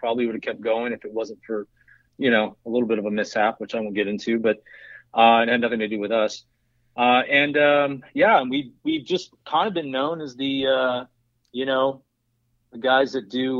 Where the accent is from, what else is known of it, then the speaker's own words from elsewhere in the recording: Texas, United States; He was from the South, I'm from Texas.